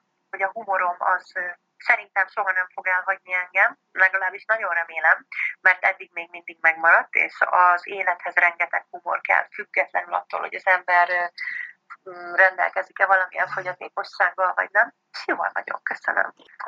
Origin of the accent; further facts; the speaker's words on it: Great Hungarian Plain, Hungary; now in Budapest, Hungary; Ugye itt élek a fővárosban, mint már említettem, vidéki lány vagyok, én az Alföldről származom